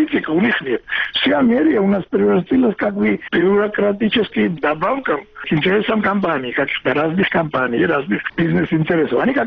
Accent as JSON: {"language": "Russian", "country": "Georgia", "said": "поскольку я и Грузин"}